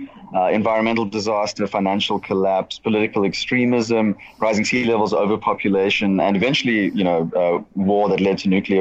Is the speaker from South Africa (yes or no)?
yes; South Africa; I'm not even Australian myself. I'm South African